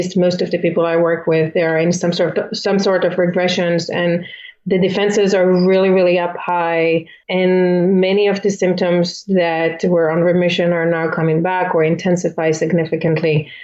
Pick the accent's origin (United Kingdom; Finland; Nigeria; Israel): Israel; moved away as an adult; also born or lived in Philippines; now in United States; I'm originally from Israel, and I used to work as a peace activist, and then I became a therapist